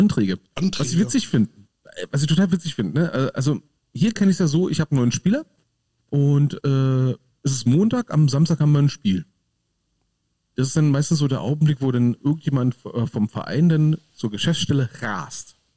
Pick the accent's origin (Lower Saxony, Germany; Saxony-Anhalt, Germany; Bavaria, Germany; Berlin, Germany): Berlin, Germany; Du wohnst in Berlin, ich komme aus Berlin.